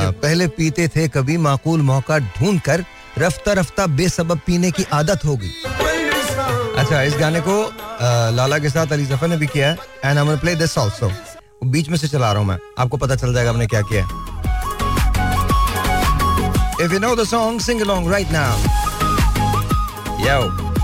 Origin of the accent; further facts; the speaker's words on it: Butte, Montana, United States; लेकिन मैं जहाँ पला बढ़ा वो ब्यूट मोंटाना था. मोंटाना का ये शहर ब्यूट जो है, यहाँ मेरी तालीम हुई. और यू नो, छोटा सा गाँव था, 30,000 लोग थे.